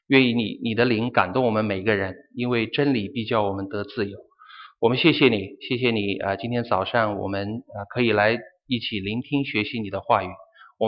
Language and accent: Chinese; Yunnan, China; born there; 这个在我们西南，我是在云南出生的，这个在西南